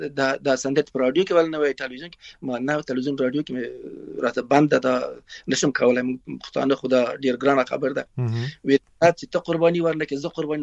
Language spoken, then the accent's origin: Pashto; Afghanistan; moved away; موږ د افغانستان راغلی یو نو ایران راغلی